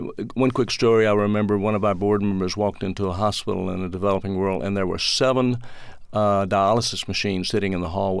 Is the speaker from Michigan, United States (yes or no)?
no; Mississippi, United States; now in Atlanta, United States; growing up in Mississippi during the 50s and 60s clearly shaped my life.